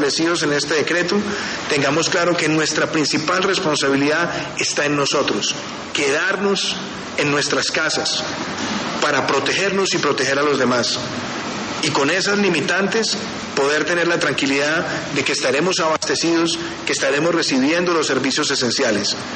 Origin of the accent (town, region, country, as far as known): Colombia